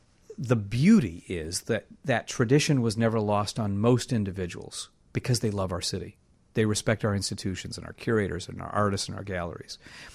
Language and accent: English; Rock Island, Illinois, United States; now in Chicago, United States; I'm from Rock Island, Illinois. I was down in Kansas City, big Greek immigrant family here in Chicago.